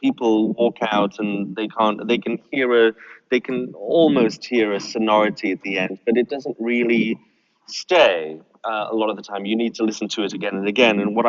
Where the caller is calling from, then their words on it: North East England, United Kingdom; I'm joining you from the northeast of the UK, near Newcastle and Northumberland, which is very close to the North Sea.